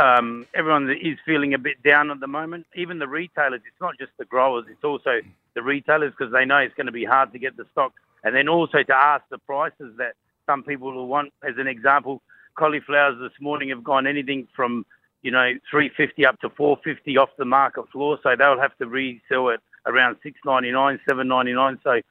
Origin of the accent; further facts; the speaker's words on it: South Australia, Australia; So we're actually from the Adelaide Hills, so up in the hills